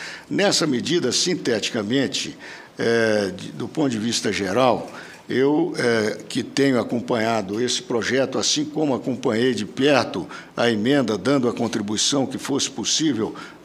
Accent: Minas Gerais, Brazil; silenciosamente, como bom mineiro.

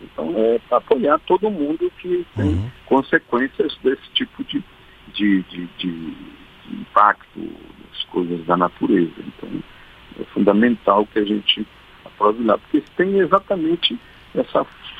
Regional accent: Terra Alta, Pará, Brazil; manda para Terra Alta, minha terra natal.

